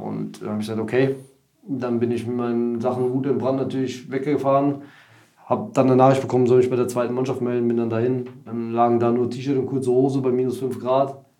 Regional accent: Hoffenheim, Baden-Württemberg, Germany; Ich bin ja in Hoffenheim groß geworden

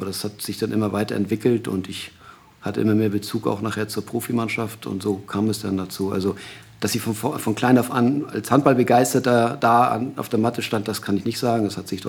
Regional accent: Flensburg, Schleswig-Holstein, Germany; ich bin ja in Flensburg aufgewachsen

